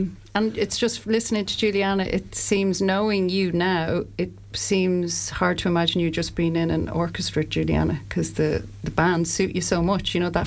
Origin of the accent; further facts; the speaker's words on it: Dublin, Leinster, Ireland; I was answering, you know, ads in the hot press because I'm from Dublin.